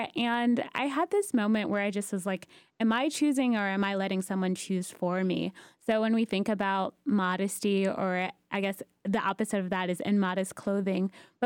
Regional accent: Atlanta, Georgia, United States; born or raised there

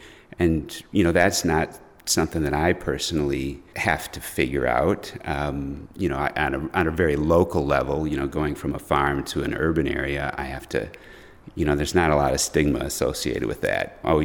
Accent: Wisconsin, United States; now in Minneapolis, United States; Yes, in general terms, I'm from Wisconsin. I grew up on a farm about 40 minutes from here. Which was a very rural area when I was growing up

